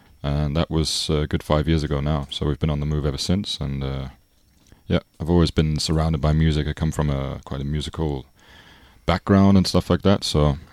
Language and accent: English; London, United Kingdom; Okay, so I grew up in London, and I have a less school kind of background or musical classical background. It was more London Underground, DJing